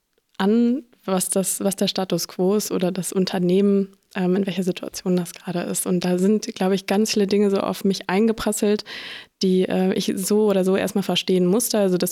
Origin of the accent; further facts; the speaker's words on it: Essen, North Rhine-Westphalia, Germany; now in Berlin, Germany; in meiner Heimat Essen rumgelaufen, habe mir alle Praxen irgendwie abgeklingelt in Berlin, wo ich jetzt wohne.